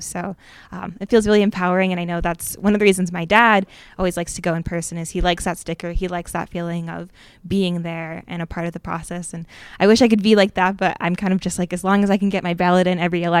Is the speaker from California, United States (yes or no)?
no; Madison, Wisconsin, United States; I grew up just outside of Madison